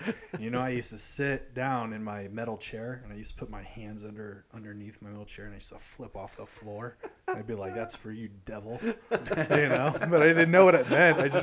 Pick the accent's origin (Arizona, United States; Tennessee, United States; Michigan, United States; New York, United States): Arizona, United States; Prescott Valley; Because I always thought that growing up in Prescott Valley, I was